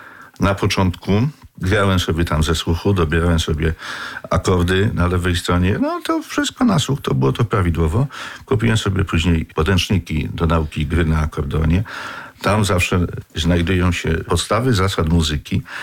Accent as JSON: {"language": "Polish", "town": "Sypów", "region": "Świętokrzyskie Voivodeship", "country": "Poland", "tie": "born or raised there", "said": "Pochodzę z małej wioski Sypów w gminie Działoszyce. W czasie mojej młodości, mojego dzieciństwa, wszędzie królowała muzyka ludowa."}